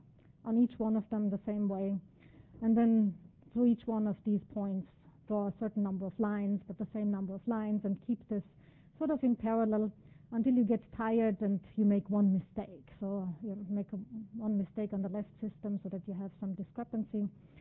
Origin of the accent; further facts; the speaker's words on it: Graz, Styria, Austria; I spent my sabbatical in my hometown in Graz